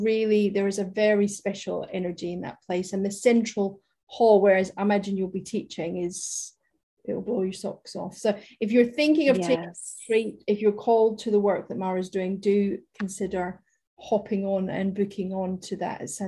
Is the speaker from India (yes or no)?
no; Scotland, United Kingdom; I'm Scottish, I don't live in Scotland now